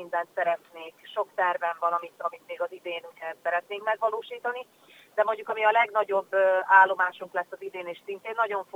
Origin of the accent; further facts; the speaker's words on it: Vojvodina, Serbia; így egy kicsit békési lány vagyok, úgyhogy vajdasági és békési pálinkáink vannak odahaza